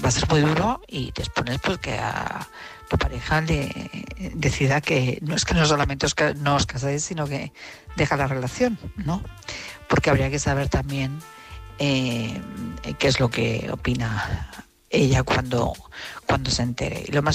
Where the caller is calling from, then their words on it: Madrid, Community of Madrid, Spain; de Madrid